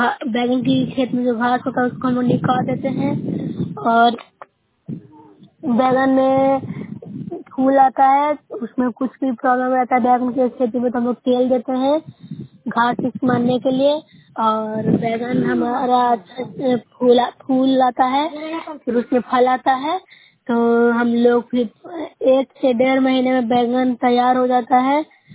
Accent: Bihar, India; मैं नूसरे प्रखंड से हूँ, नालंदा जिला से बोल रही हूँ।

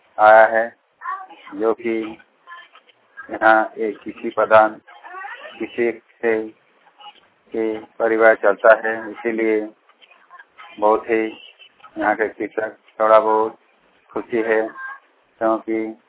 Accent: Ansuriya, India; अक्षरा प्रखंड से, मेरे गांव का नाम अंसुरिया है

